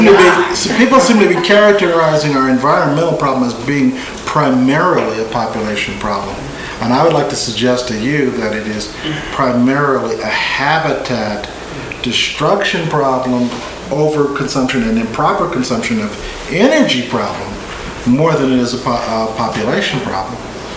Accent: New Jersey, United States; Well, I'm from New Jersey, and we have a long history of spoiling beaches.

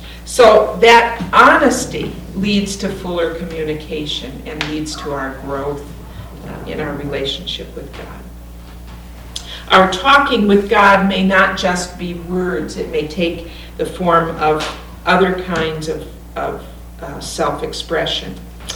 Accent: Missouri, United States; I mean, I grew up in Missouri Synod Lutheran in Missouri, and I was taught that dancing was wrong.

